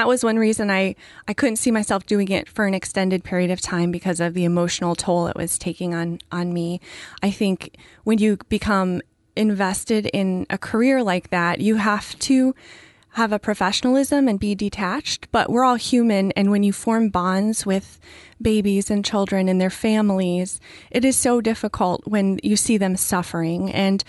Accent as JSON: {"language": "English", "region": "Michigan", "country": "United States", "tie": "born or raised there", "also_born_or_lived": "Indiana", "said": "Well, I grew up in the Midwest, in Michigan and Indiana."}